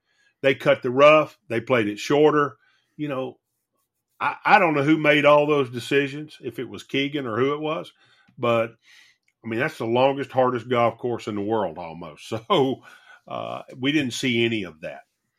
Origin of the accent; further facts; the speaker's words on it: United States; as an American, I was a little embarrassed about the way everybody acted